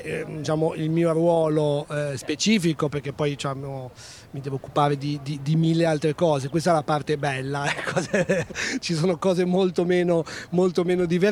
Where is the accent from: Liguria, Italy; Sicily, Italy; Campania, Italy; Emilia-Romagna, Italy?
Liguria, Italy; Genoa; Peraltro io non sono qua di Bergeggi, sono di Genova.